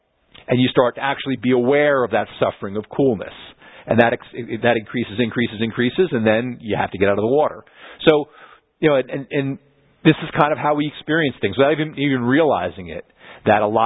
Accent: New Jersey, United States; now in Florida, United States; I grew up in New Jersey. I have a lot of relatives up there.

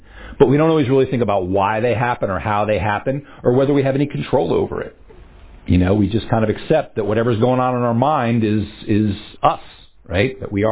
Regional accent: New Jersey, United States; Because I grew up in New Jersey, and I learned to drive and kind of imitated the way I saw certain other people in New Jersey driving.

